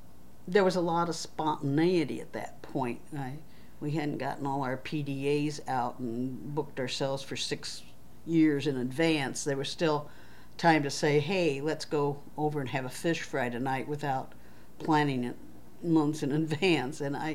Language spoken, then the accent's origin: English; Bible Belt, United States; And I remember understanding that because I was from the Bible Belt